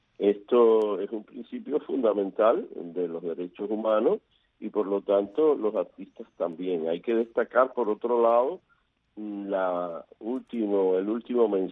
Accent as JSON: {"language": "Spanish", "country": "Cuba"}